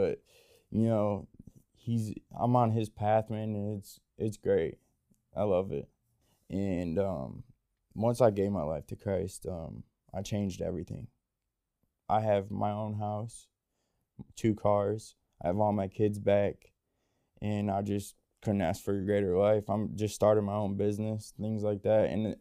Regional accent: Toledo, Ohio, United States; I'm from Toledo, Ohio. I'm 26 years old.

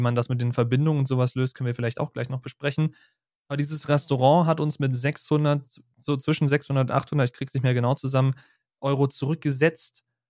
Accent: Berlin, Germany; Wir sind Berliner

